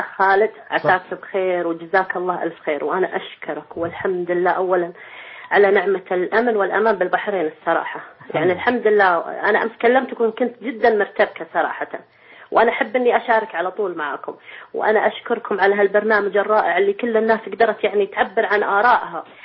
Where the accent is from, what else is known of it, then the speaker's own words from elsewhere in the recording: Kuwait; أنا كويتية من البدون